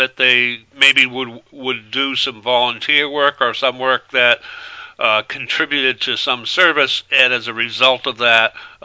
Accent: East Gloucester, Massachusetts, United States; where I grew up in East Gloucester, great growing soil.

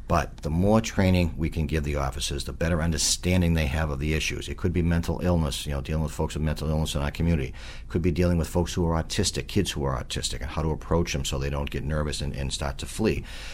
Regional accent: Lynn, Massachusetts, United States; we all, for the most part, all were born and brought up in Lynn. You know, we came up through, we went to the Lynn schools

